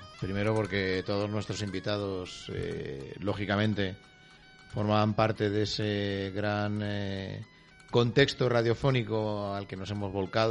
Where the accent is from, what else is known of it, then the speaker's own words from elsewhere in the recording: Madrid, Community of Madrid, Spain; born there; yo nací en Madrid, pero yo entré en Madrid, pero Madrid no entró en mí.